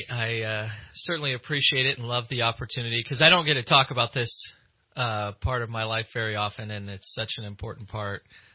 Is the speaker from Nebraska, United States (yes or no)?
yes; Nebraska, United States; You know, I'm originally from Nebraska